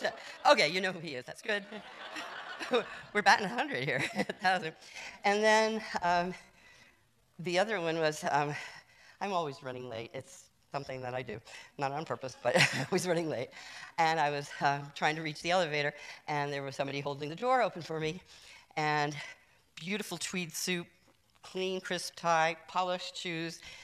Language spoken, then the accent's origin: English; New York, United States; Or I grew up in New York